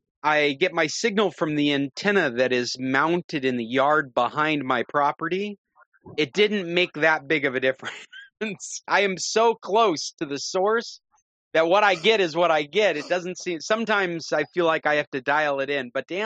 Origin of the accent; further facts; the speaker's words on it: England, United Kingdom; accent: English; It's because of my outrageous English accent, I'm sure.